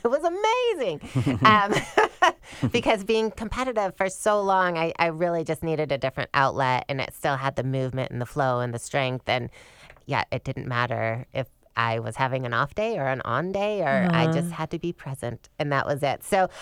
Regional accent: Michigan, United States; moved away as an adult; now in California; And, you know, so I grew up in Michigan, and so thinking about, one, moving to California where there's sunshine all the time was a huge benefit.

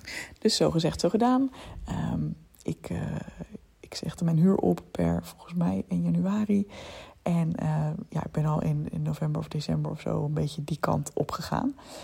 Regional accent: Leiden, South Holland, Netherlands; also born or lived in Woerden; want ik kwam dus zelf uit Leiden. Alweer dus uit Woerden.

